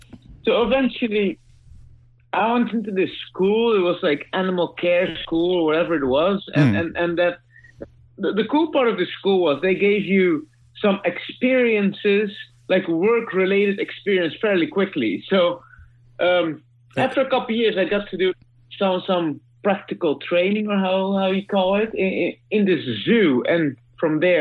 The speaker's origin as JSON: {"language": "English", "country": "Netherlands", "second_language": "English", "said": "I'm as Dutch as you can get it, so..."}